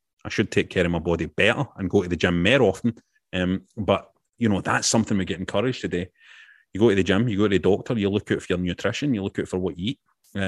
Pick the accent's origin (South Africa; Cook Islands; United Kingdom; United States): United Kingdom; As British wrestling fans, that's our history.